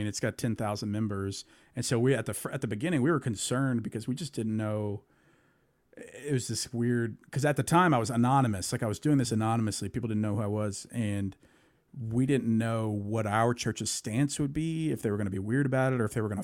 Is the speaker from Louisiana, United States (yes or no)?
yes; Ruston, Louisiana, United States; North Louisiana, Ruston, okay. Louisiana.